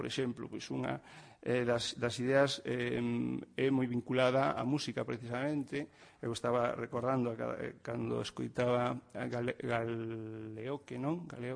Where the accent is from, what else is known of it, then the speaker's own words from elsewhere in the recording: Galicia, Spain; non somos galegos pola lingua que falamos, eu non quero ser extremeño nin castelán-leonés